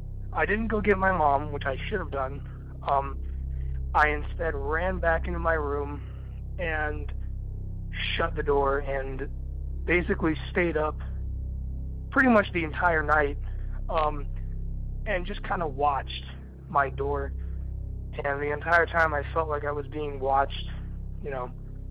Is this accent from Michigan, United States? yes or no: no; Palmdale, California, United States; I'm from Palmdale, California.